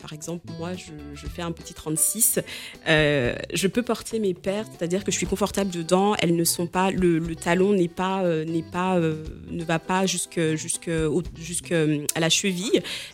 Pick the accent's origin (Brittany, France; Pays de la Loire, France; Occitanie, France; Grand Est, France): Pays de la Loire, France; Angers; also born or lived in Cameroon; Je suis originaire du Bénin, mais je suis née au Cameroun. J'ai grandi en province, à Angers.